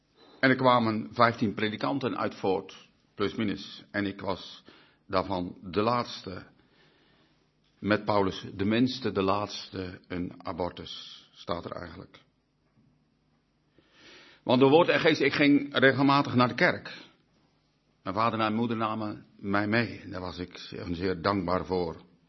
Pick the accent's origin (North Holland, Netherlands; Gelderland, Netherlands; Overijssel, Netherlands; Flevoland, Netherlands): Flevoland, Netherlands; Urk; born there; ik ben geboren op Urk